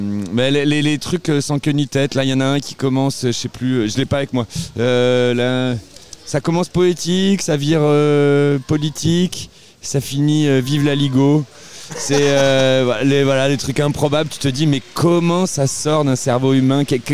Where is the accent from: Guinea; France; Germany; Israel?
France; Lyon, Auvergne-Rhône-Alpes; Je viens de la Croix-Rousse, la terre de Guignol